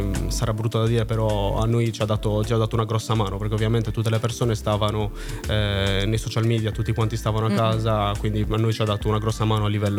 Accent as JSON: {"language": "Italian", "town": "Cagliari", "region": "Sardinia", "country": "Italy", "said": "sicuramente il mio accento l'avrà spoilerato venendo da Cagliari"}